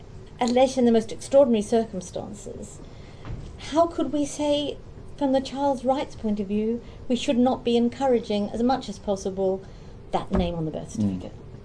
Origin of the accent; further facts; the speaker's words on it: Australia; I'm Australian, you see, as it happens